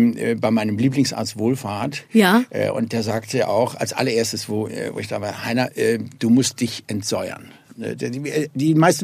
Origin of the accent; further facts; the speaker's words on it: Cologne, North Rhine-Westphalia, Germany; now in Berlin, Germany; ich bin aus Köln.